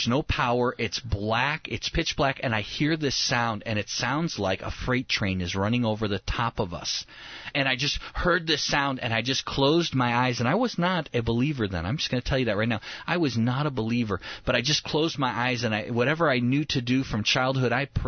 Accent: Midwest, United States; I'm from the Midwest. We have tornadoes. We don't have hurricanes.

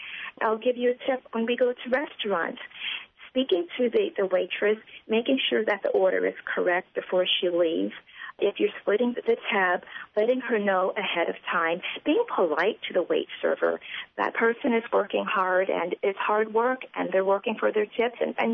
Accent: the South, United States; And being a Southerner, y'all and yep and nope wasn't allowed.

